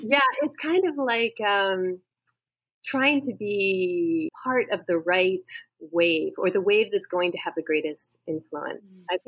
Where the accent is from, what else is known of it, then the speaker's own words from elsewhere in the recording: East Coast, United States; So I grew up on the East Coast, and I went to school on the West Coast.